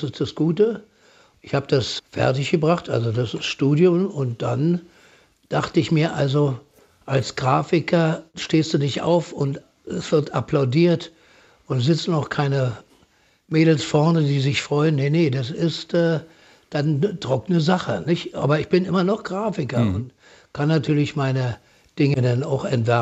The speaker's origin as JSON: {"language": "German", "region": "Berlin", "country": "Germany", "said": "als Berliner Neuköllner würde ich sagen"}